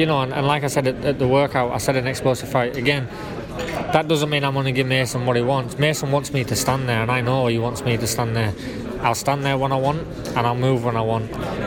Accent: Bradford, Yorkshire and the Humber, United Kingdom; I know even though I'm from Bradford

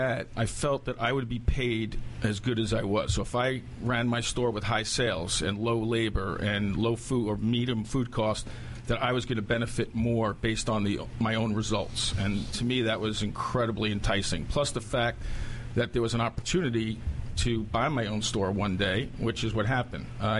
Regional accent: Queens, New York, United States; Queens, New York.

